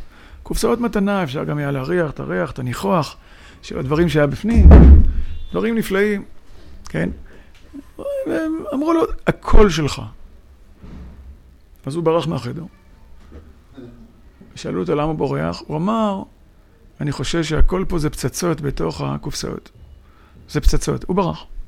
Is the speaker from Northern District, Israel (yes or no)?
yes; Northern District, Israel; עמק ירדן, זה קצת קרוב לליבי, כי שם גדלתי.